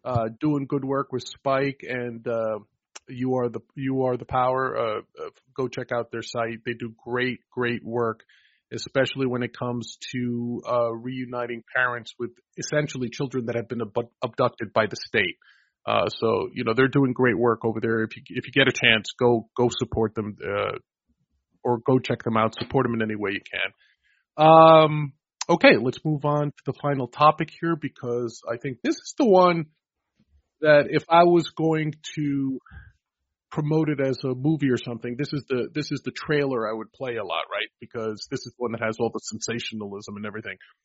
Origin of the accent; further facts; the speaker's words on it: New York, United States; As a New Yorker, when I see their names on the ballot, I don't understand how they could get ballot access.